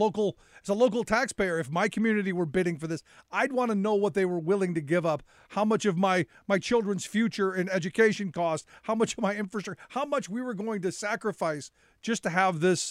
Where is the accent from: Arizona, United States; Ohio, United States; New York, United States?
Ohio, United States; Cleveland; You know, I grew up in Cleveland during, you know, most of my life